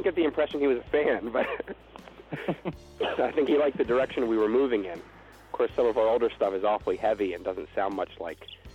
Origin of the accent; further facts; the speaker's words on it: Philadelphia, Pennsylvania, United States; He's from New Jersey and we're from Philadelphia, so we're sort of neighbors